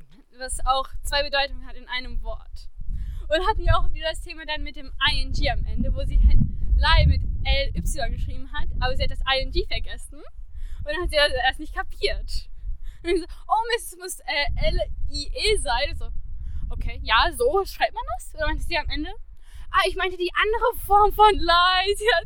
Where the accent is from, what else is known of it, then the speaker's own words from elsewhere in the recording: United States; Und ich bin halt Amerikanerin, deswegen korrigiere ich es halt gerne.